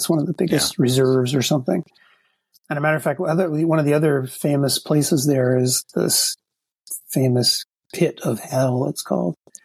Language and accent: English; United States; oh, where are you from, oh, I'm from U.S.